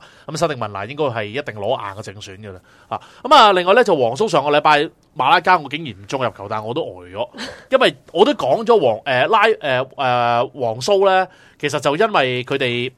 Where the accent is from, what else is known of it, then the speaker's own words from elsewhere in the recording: China; 系即系我哋中国人嚟啊嘛，我哋都一定要信呢样嘢嘅。